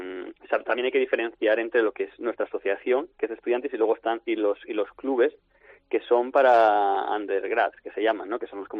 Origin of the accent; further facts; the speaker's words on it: Spain; now in United States; Nosotros como españoles, pues sí, también nos organizamos cosas